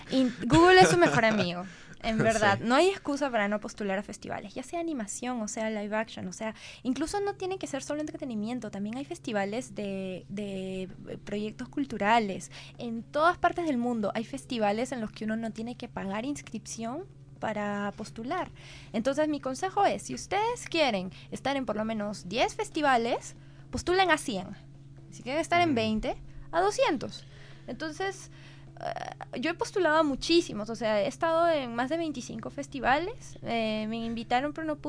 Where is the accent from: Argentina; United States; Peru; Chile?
Peru; peruanos no, solo estaba yo. Pero éramos una sociedad muy pluricultural, demasiado.